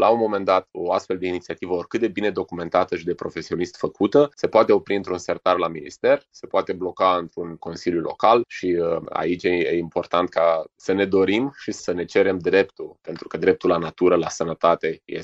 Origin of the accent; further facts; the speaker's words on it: Iași County, Romania; face parte din identitatea noastră ca ieșeni. Aici, la sud de Iași